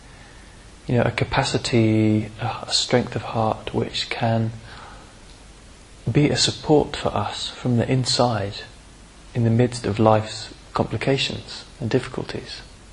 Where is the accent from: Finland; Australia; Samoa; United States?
Australia; I was brought up in Australia, which is quite a macho culture, two younger brothers